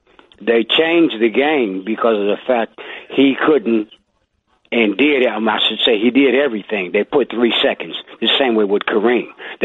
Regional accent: Cleveland, Ohio, United States; I'm from Cleveland, Ohio.

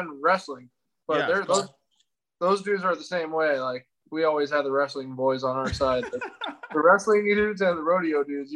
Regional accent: Texas, United States; I'm sure I had some when I was a kid, just growing up in Texas, but like I never wore them really like in high school or anything.

